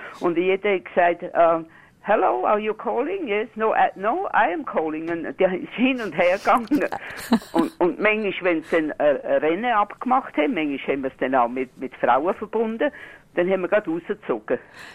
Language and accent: German; Austria; Ich bin im Österreich aufgewachsen und wir haben mit 10 Jahren schon Englisch gelernt.